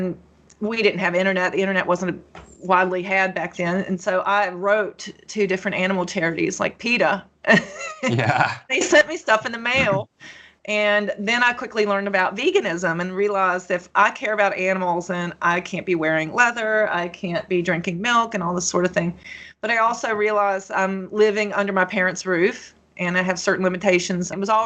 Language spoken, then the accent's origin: English; Appalachia, United States; I grew up in Appalachia. And in the South